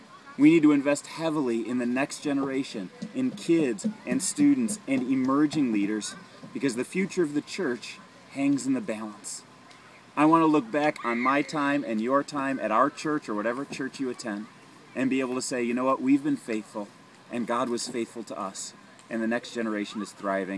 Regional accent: Glendale Heights, Illinois, United States; I grew up in Glendale Heights, Illinois, where I attended a little church called Countryside Chapel

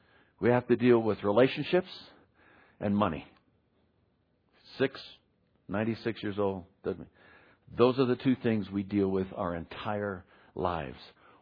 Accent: California, United States; now in Washington, United States; You know, I come from Washington, D.C. At least I was there for 15 years. I'm really a left coaster. I was brought up in California, but I spent these 15 years in D.C.

